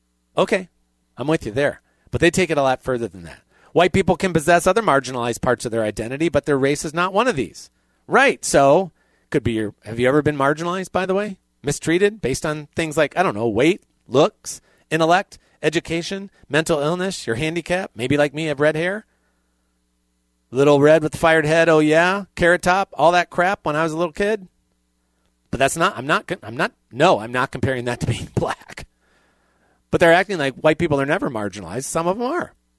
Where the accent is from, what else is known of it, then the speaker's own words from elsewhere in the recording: Appalachia, United States; I grew up in Appalachia. I had no money.